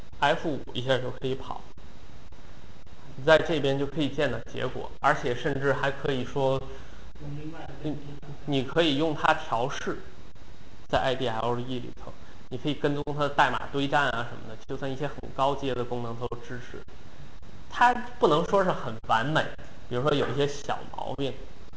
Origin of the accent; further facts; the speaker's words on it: China; 它是我们中国人一个叫